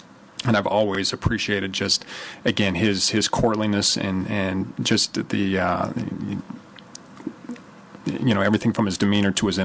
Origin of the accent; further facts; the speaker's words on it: Utah, United States; from the bordering state of Nevada, to where I grew up in Utah.